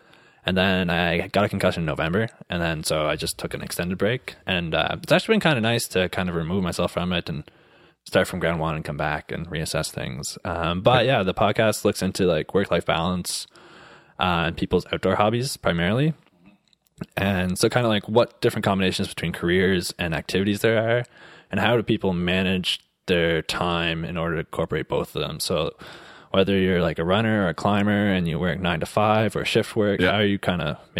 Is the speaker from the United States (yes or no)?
no; Cape Breton, Nova Scotia, Canada; I'm from Cape Breton originally. I grew up on Alma Dam, so on the east coast of Cape Breton, kind of the other side that leads on. I grew up on a farm.